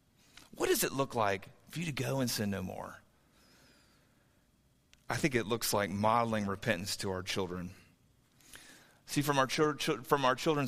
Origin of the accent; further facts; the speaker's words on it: Kentucky, United States; I'm from Northern Kentucky, old high school buddy, trying to sell me a car